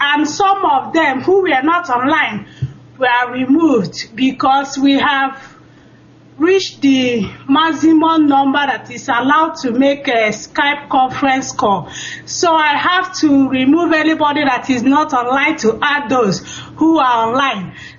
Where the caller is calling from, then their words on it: Stockholm, Stockholm County, Sweden; I'm calling from Stockholm, Sweden.